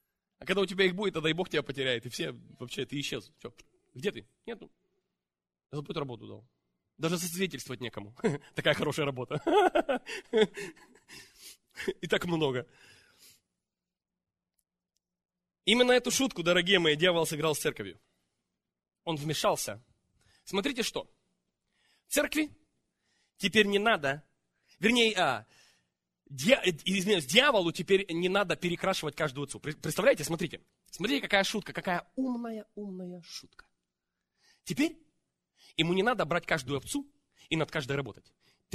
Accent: Ukraine; Извиняюсь, я с Украины. Выстреливает иногда.

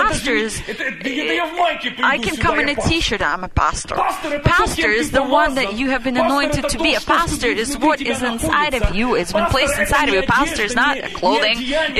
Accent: Ukraine; I'm from Ukraine. Don't worry, I can speak that language.

